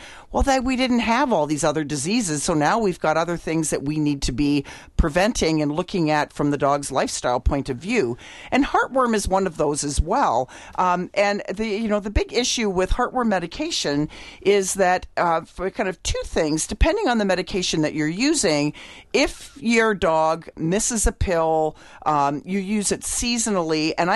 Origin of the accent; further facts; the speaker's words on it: Canada; I'm from Canada.